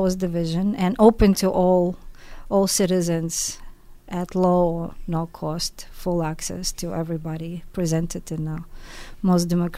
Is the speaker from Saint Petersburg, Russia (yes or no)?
no; Moscow, Russia; English is a second language; moved away as an adult; now in United States; I come from Moscow. I was born in Moscow. I was raised there. I went to college there. I immigrated. I guess a Jewish refugee, technically.